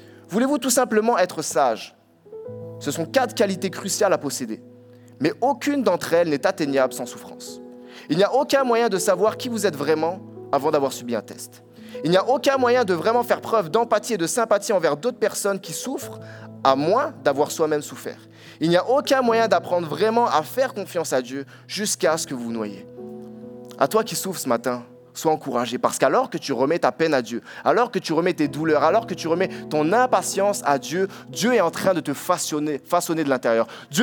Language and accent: French; France; En plus je suis français, apparemment les français on a la réputation d'être râleurs